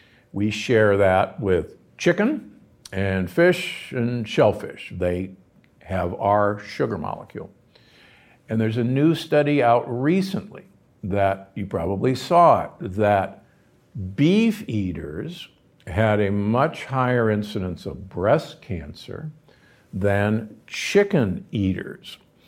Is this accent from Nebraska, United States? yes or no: yes; Omaha, Nebraska, United States; Again, I'm from Omaha, Nebraska originally, but it's there and it's an important thing to realize.